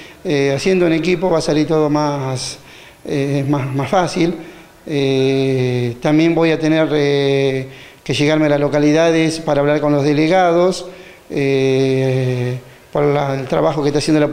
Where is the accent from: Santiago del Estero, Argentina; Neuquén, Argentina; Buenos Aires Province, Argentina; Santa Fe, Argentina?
Buenos Aires Province, Argentina; General Viamonte; Yo soy nativo de General Viamonte, estaba trabajando en Junín, estuve a cargo de la comisaría de Lincoln también, y bueno, en este último tiempo ahí en el comando de patrulla de Junín.